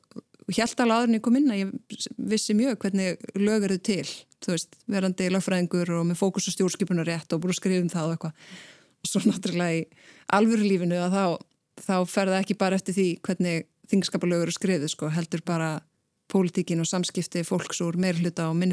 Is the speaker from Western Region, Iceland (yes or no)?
yes; Akranes, Western Region, Iceland; Ég hérna var í Brekkubæðaskóla, eru tveir grunnskólar á Akranesi, ólst upp á Vestugötu. Og flutti svo bara þegar ég var 12 ára í eiginlega bara þar næstu götu